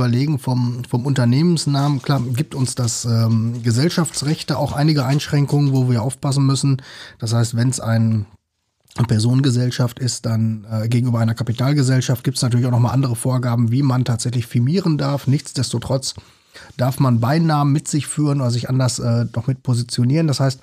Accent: North Rhine-Westphalia, Germany; Und ich kenne das ja selbst so als Ostwestfale

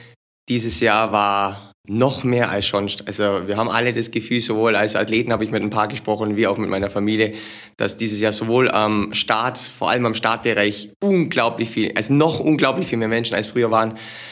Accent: Memmingen, Bavaria, Germany; Ich bin 43 Jahre alt, komme ursprünglich, wie man vielleicht an meinem Dialekt hört, aus dem Unterallgäu, geboren in Memmingen, lebe seit knapp über 20 Jahren hier in der Region.

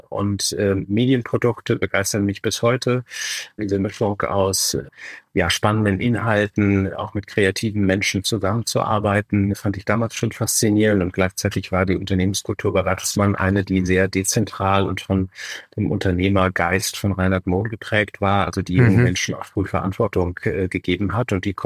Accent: Bonn, North Rhine-Westphalia, Germany; als Bonner geht man natürlich auch gern zu den Telekom Baskets

